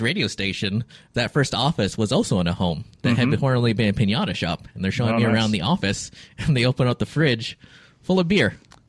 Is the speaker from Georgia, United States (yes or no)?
no; Alameda, California, United States; Oh, well, let's see. I'm actually from the Bay Area, San Francisco Bay Area. I am from Alameda, used to be home of the Enterprise.